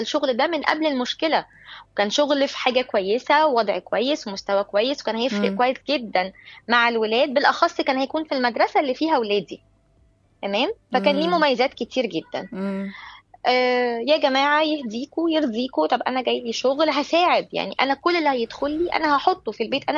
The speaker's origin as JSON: {"language": "Arabic", "country": "Egypt", "moved": "as an adult", "lives_now": "Cairo, Egypt", "said": "انا مش من القاهره، انا من بلد تانية، اوكي، من محافظه تانية. جينا من فتره مثلا سنه 2017 نقلنا القاهره بسبب ان المدارس عندنا في المحافظه بتاعتي مش كويسه قوي"}